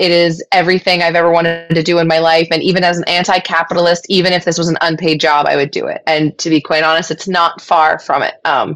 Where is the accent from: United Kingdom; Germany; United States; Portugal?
United States; Appalachia; I talked about my indigenous ancestry in Appalachia, growing up in Appalachia, and then why I was staying and coming back to Appalachia.